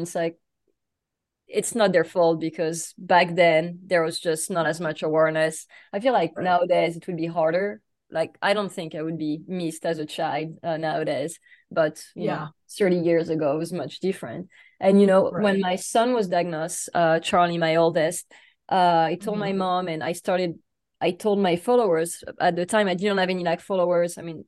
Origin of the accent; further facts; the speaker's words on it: France; I was raised in France where there was like no resources.